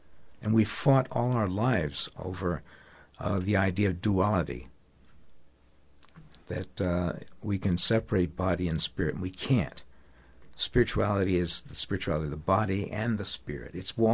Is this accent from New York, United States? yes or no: yes; Bronx, New York, United States; I was in the Marines. I'm from the Bronx, 2 miles from the Bronx.